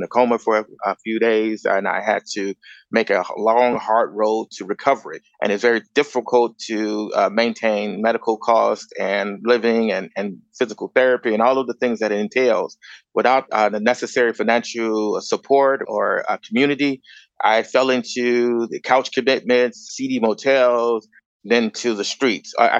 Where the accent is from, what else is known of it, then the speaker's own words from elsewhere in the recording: Chicago, Illinois, United States; also born or lived in Grand Rapids, United States; I was born and raised in Chicago. I finished my high school in a private school, and I finished my undergraduate in Michigan, actually in Grand Rapids, Michigan.